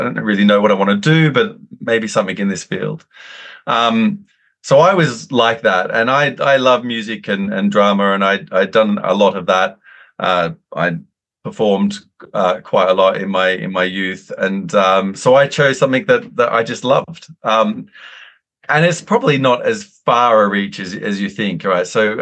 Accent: Sydney, New South Wales, Australia; In Sydney. I grew up in Sydney.

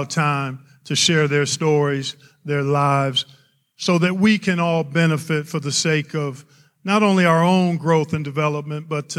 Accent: Cleveland, Ohio, United States; Basketball once sat on the throne of my life as I grew up in Cleveland and dreamed of being able to play for pay someday

